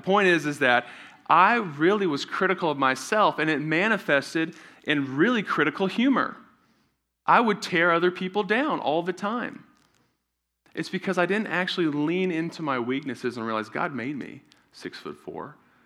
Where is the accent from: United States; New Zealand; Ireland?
New Zealand; when I was growing up in New Zealand, I played high school rugby